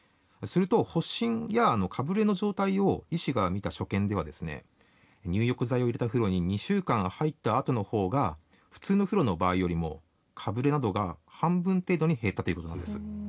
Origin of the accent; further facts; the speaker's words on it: Gunma, Japan; 私実は群馬県出身でして。